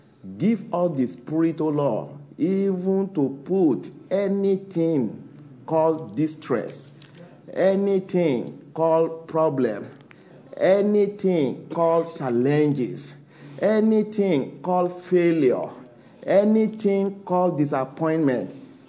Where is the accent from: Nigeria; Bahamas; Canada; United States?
Nigeria; I'm from Nigeria.